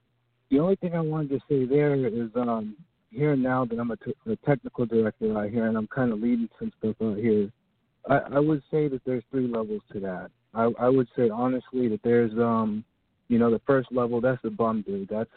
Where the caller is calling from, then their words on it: Atlanta, Georgia, United States; I'm calling from Atlanta.